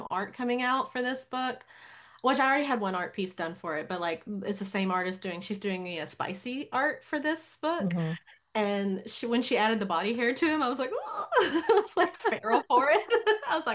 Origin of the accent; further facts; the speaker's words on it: the South, United States; And I was like, I'm from the South. We call everything bleachers.